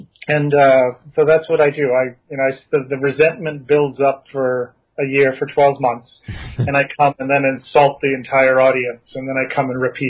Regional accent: Alexandria, Virginia, United States; But when I was little, I'm from Alexandria.

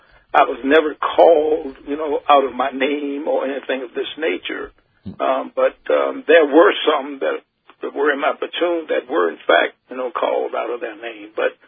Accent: Richmond, Virginia, United States; because in the culture that I grew up in Richmond, I knew that I had to sit in the back of the bus.

